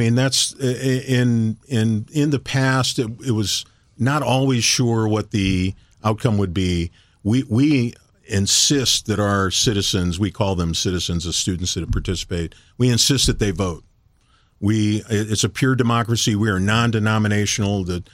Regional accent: St. Louis County, Missouri, United States; I was a kid from St. Louis County, right?

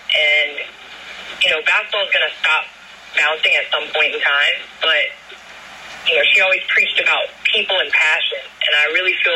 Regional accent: Chicago, Illinois, United States; it's really home, and I am a Chicagoan always. I cheer for Chicago sports, and that's how it always will be.

